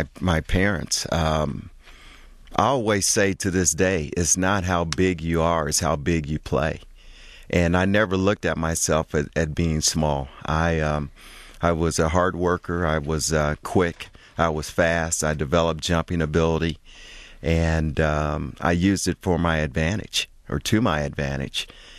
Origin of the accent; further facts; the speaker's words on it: Muncie, Indiana, United States; also born or lived in West Memphis, Arkansas; Actually, I was born in West Memphis, Arkansas. My mom's from West Memphis, Arkansas. My dad's from Memphis, Tennessee. And they moved to Muncie, Indiana when I was probably a month old. And I was raised in Muncie, Indiana.